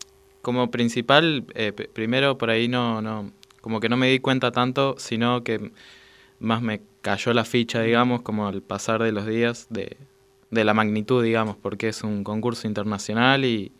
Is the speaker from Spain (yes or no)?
no; La Pampa, Argentina; Bueno, yo vine de La Pampa, quizás me tocó más cerca.